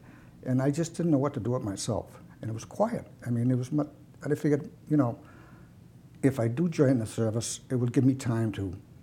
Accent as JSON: {"language": "English", "town": "Natick", "region": "Massachusetts", "country": "United States", "tie": "born or raised there", "said": "I was born in Natick, Massachusetts."}